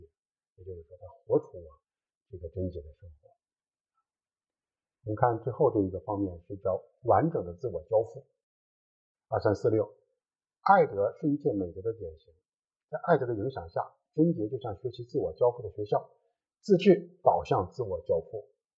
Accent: China; 这个那么这里面可能我们中国人呢不太去讨论这个其中的这个含义

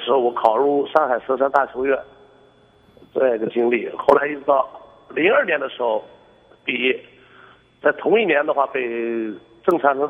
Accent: Shanxi, China; 其实山西北方人可以说 接触音乐课或者喜欢音乐的程度，我觉得更大一点

